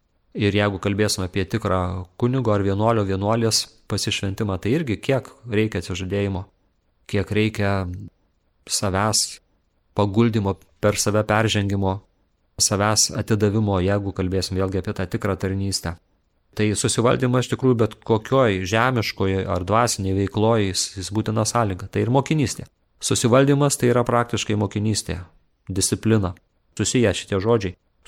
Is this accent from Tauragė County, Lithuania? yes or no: no; Aukštoji Panemunė, Kaunas County, Lithuania; tais laikais, vietinės laikais, aš užaugau aukštosios Panemunės parapijoje